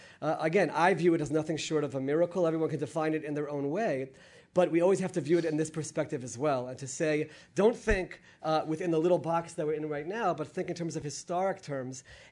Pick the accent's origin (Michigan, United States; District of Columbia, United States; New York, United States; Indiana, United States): District of Columbia, United States; Washington; It's always great for me to come to the town where I grew up in the Washington area